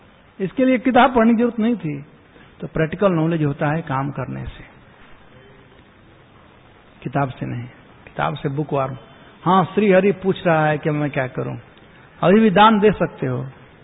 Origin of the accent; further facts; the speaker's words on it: Bihar, India; हमारे यहां बिहार में कहते हैं